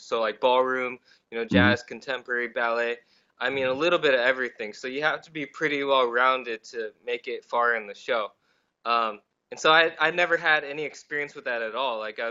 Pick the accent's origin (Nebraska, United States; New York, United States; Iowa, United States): Iowa, United States; just because I looked different, I was growing up in Iowa.